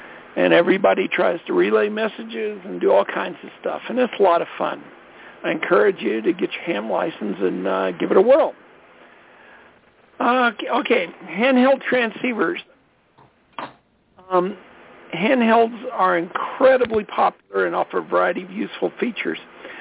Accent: Colorado, United States; from Colorado

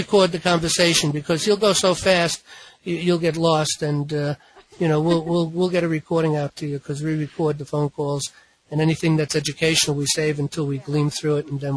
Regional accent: New York, United States; I'm from New York, so I'll speak of New York.

